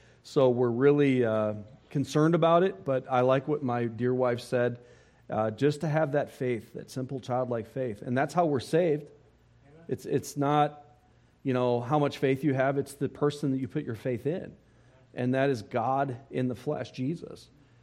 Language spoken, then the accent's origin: English; Miami, Florida, United States; born there; I was born in Miami, and so I am a Floridian. I feel like I belong here today.